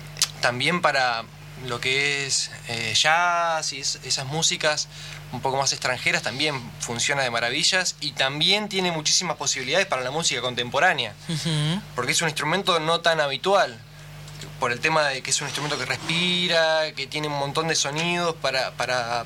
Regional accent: Bahía Blanca, Buenos Aires Province, Argentina; Soy bahiense, sí.

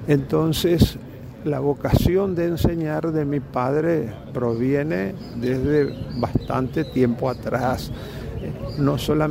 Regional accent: Villa San Martín, Chaco, Argentina; Él se instala y nosotros nos criamos en Villa San Martín.

